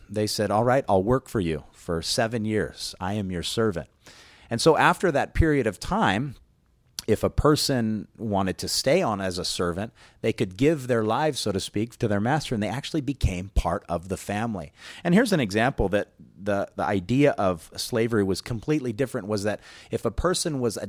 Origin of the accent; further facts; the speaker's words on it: Hawaii, United States; When I was a kid, I grew up on the North Shore, and we'd see these mongoose killed on the street